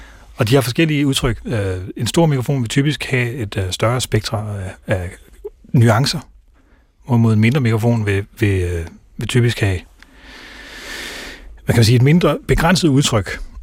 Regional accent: Haderslev, Region of Southern Denmark, Denmark; på et lokalt spillested i Haderslev, hvor jeg kommer fra.

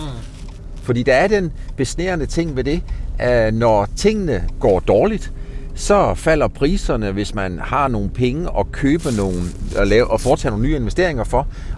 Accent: Region of Southern Denmark, Denmark; now in Jutland, Denmark; Jeg kommer jo oprindeligt fra Langeland.

